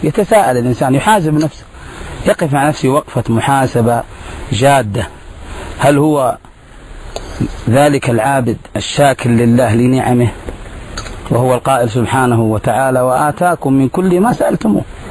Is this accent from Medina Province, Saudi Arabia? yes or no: yes; Medina, Medina Province, Saudi Arabia; ذلك الشايب اللي في المسجد عندنا في المدينة المنورة